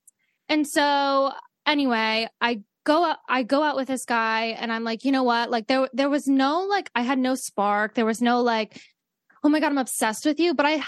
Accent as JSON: {"language": "English", "town": "Great Falls", "region": "Montana", "country": "United States", "said": "We're Italian. We're both from Great Falls."}